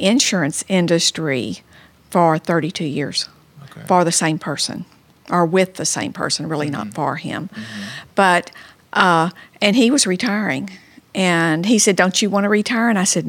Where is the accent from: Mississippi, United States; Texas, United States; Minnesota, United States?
Texas, United States; Rosenberg; My husband grew up in Nacogdoches. I grew up in Rosenberg. So I grew up on flat land. He grew up in the Piney Woods.